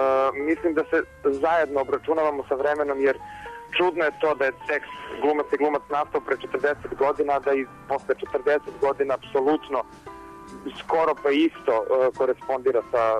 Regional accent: Niš, Southern and Eastern Serbia, Serbia; born there; rođen sam u Nišu

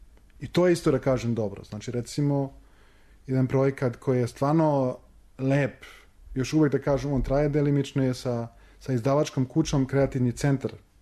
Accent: Serbia; now in Hamburg, Germany; ja sam iz Srbije, ja sam rođen u Hamburgu, ali ja sam iz Srbije, ja sam Srbin.

